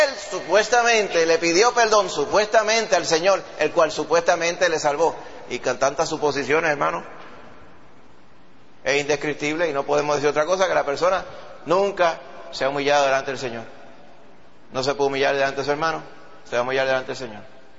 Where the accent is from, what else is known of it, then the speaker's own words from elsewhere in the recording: Puerto Rico; Nosotros como puertorriqueños siempre tomamos la ofensa, la tomamos como una ofensa personal.